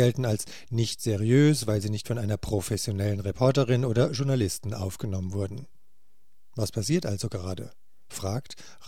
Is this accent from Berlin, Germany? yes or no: no; Freiburg, Baden-Württemberg, Germany; Als Freiburger weiß ich